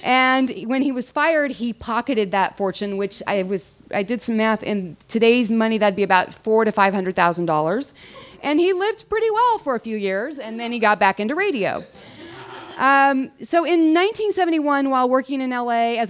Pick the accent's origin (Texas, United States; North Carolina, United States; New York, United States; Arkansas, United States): Texas, United States; also born or lived in Germany; I grew up in Germany and Texas. I come from a long line of military daughters and wives, 4 generations of them.